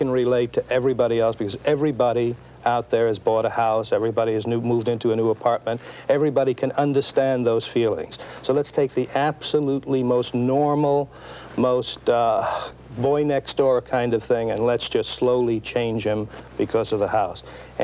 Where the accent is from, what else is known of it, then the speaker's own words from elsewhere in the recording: Brooklyn, New York, United States; which I experienced when I grew up here in Brooklyn and lived my adult life in Manhattan.